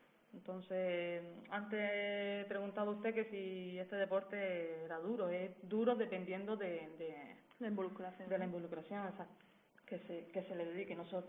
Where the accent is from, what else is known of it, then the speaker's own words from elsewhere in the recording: Canary Islands, Spain; Yo efectivamente igual, más que yo soy de Canarias, entonces tengo a la familia bastante lejos.